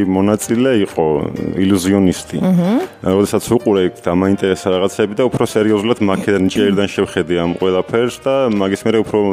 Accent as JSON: {"language": "Georgian", "town": "Samtredia", "region": "Imereti", "country": "Georgia", "said": "მე ვარ 26 წლის, სამტრედიიდან."}